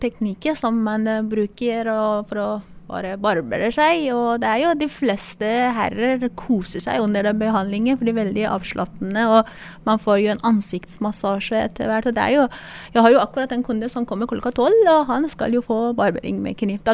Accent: Iran; Norwegian is a second language; moved away as an adult; now in Norway; Jeg er utdannet frisør fra Iran, der er jeg opprinnelig fra, og da tok jeg svennebrevet i 2007. Og jeg flyttet til Norge og jobbet som frisør i Norge også.

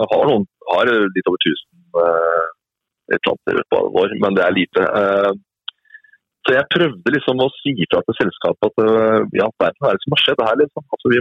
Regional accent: Oslo, Norway; also born or lived in Svarstad; jeg er født og oppvokst i Oslo, så flyttet jeg litt rundt i Svarstad i Vestfold, hadde fantastiske år der, og så flyttet vi tilbake til Oslo igjen

